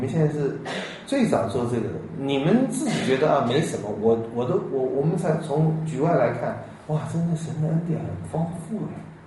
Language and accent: Chinese; China; 各位，我们中国人都一直在杀哎，寻皇帝哎。